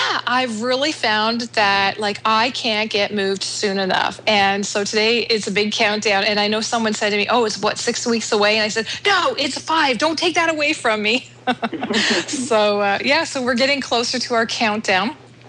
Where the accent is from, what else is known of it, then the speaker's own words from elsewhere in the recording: Canada; even though I'm Canadian, I go using that, the Fahrenheit